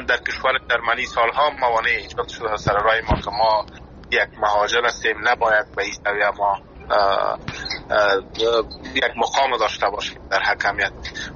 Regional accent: Afghanistan; born there; moved away; ما درست است که در افغانستان زاده شدیم

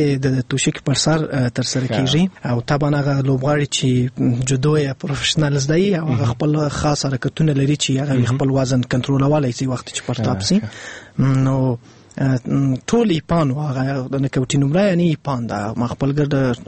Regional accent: Afghanistan; زه افغان يم او خپل په افغانیت باندې افتخار کوم

